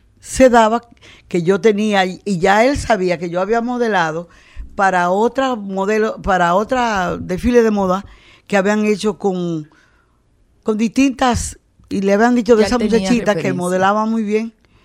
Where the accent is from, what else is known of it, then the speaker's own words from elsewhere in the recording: Moca, Espaillat, Dominican Republic; que en Moca yo había sido una reina, porque de verdad me encontraban bonito